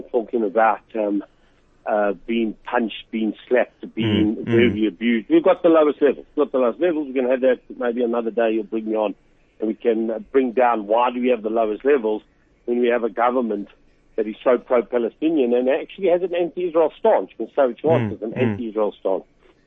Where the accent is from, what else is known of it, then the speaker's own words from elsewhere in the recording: South Africa; I think for us as South African jury, the frustration with the ANC, with the EFF, and then of course with government